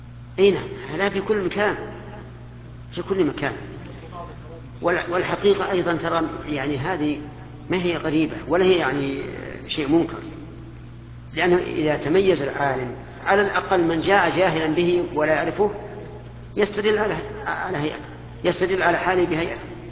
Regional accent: Saudi Arabia; انا في ظني الان حتى عندنا في السعوديه

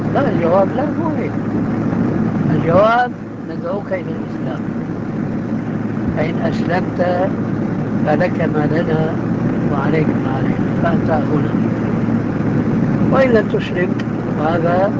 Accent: Damascus, Damascus Governorate, Syria; عندنا في دمشق كنا محكومين من الفرنساويين

